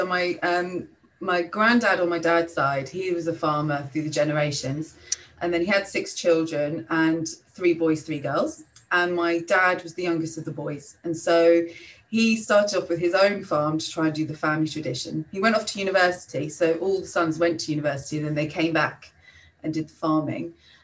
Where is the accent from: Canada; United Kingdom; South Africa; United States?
United Kingdom; South East England; I grew up in Buckinghamshire, which is in the southeast of England, which is kind of commuter countryside just outside of London, and then lived there my whole life.